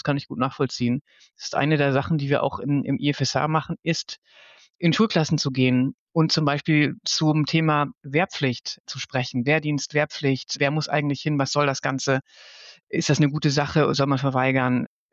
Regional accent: Northern Germany, Germany; also born or lived in Lower Saxony; now in Hamburg, Germany; Bin ja aus dem Norden, habe auch in verschiedenen Orten in Niedersachsen gelebt, nicht so weit von Hamburg weg. Aber Hamburg ist ganz klar die Stadt, wo ich gerade sein will.

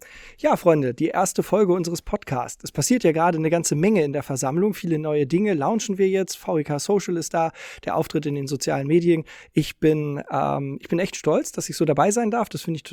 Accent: Hamburg, Germany; Ich bin nämlich auch in Hamburg groß geworden

